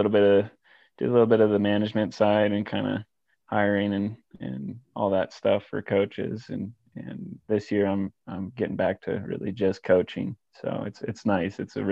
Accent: Flagstaff, Arizona, United States; I was born and raised in Flagstaff and I've lived here ever since.

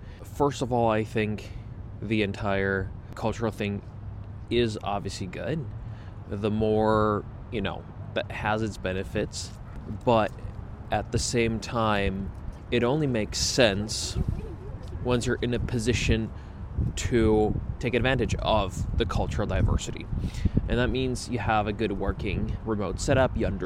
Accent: United States; and that's as an American

